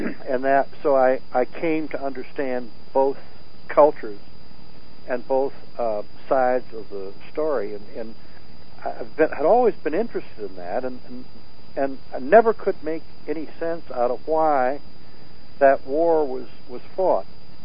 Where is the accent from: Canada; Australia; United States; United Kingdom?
United States; Minnesota; Interestingly, from a Southern sympathetic point of view, it seems odd because I was from Minnesota.